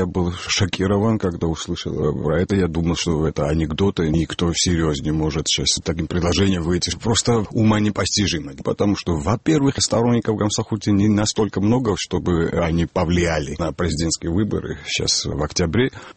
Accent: Georgia; я как грузин буду о грузинах говорить

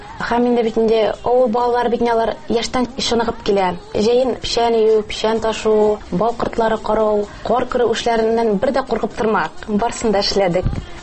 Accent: Agryz, Tatarstan, Russia; районыма, Әгерҗе районыма һәм туган авылыма багышладым.

